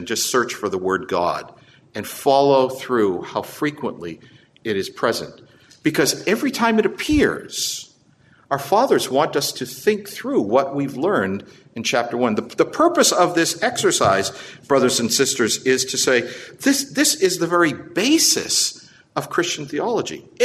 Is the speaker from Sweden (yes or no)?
no; Ireland; Look, I'm Irish. I can do that, you know.